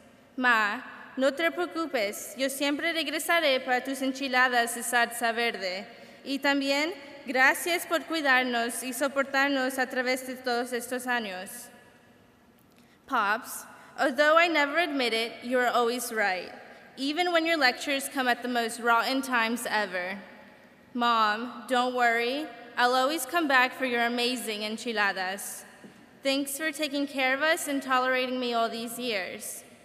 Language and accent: English; United States; I am an American, a high school graduate, a scholarship recipient to Barton College, a future nurse.